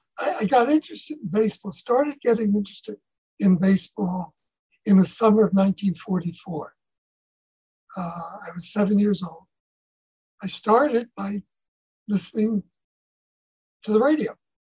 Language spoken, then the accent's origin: English; New York City, New York, United States; I grew up in the Highbridge section of the West Bronx in New York City, which meant that I lived within walking distance of both Yankee Stadium and the Polo Grounds.